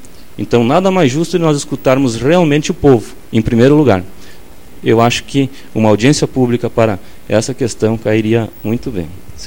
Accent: Rio Grande do Sul, Brazil; E nós somos gaúchos, sim, acima de qualquer outra, precisamos manter e cultivar a nossa tradição.

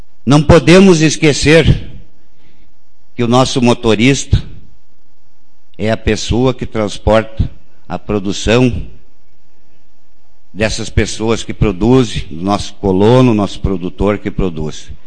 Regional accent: Santiago, Rio Grande do Sul, Brazil; born there; eu tenho minha propriedade na minha querência, onde eu nasci, em Santiago.

